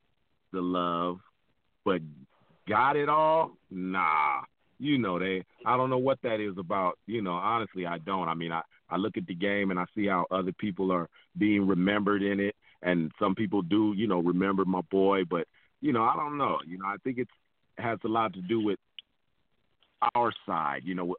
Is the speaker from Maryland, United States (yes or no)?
no; San Pedro, California, United States; I'm from San Pedro in California in the States. So it's right over the bridge from Long Beach.